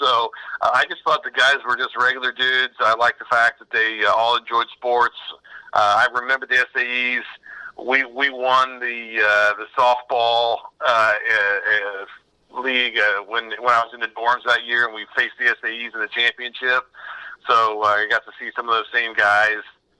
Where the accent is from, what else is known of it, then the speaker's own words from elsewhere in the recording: Centerville, Indiana, United States; also born or lived in Richmond, Indiana; So I was born in 1970 in Richmond, Indiana.